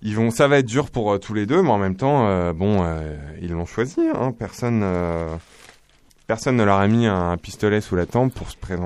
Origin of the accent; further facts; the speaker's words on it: Paris, Île-de-France, France; Bon, je suis parisien, j'ai vécu toute cette évolution